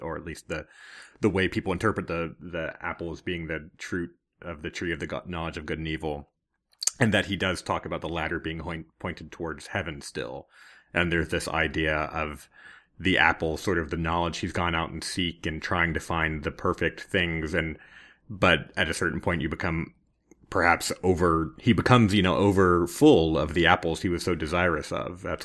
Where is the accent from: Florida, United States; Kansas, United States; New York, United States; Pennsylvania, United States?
Pennsylvania, United States; Punxsutawney; I'm from Punxsutawney, Pennsylvania originally, which is, which is Groundhog Day.